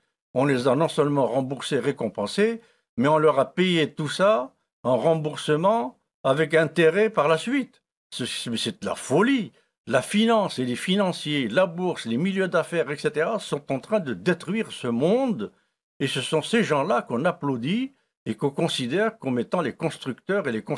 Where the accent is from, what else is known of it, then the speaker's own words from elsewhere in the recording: Algeria; born there; je suis né en Algérie en 1944